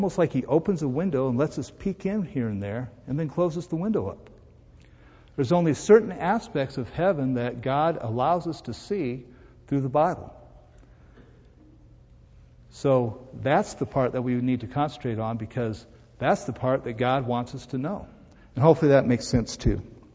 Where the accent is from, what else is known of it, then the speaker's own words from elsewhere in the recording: Iowa, United States; I'm from Iowa, and over by the Mississippi River, there's a big park that you can go